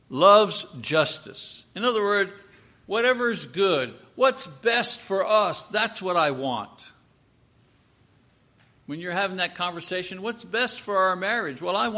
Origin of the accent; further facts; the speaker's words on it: Quebec, Canada; And in our family, growing up in Quebec, I was an only child.